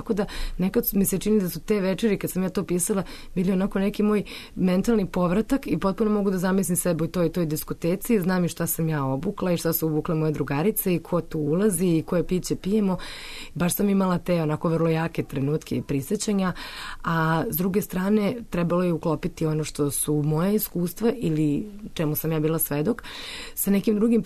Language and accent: Serbian; Belgrade, Serbia; Ja sam inače sa Vukovog spomenika, koji onako isto važi za neki opasan kraj u to vreme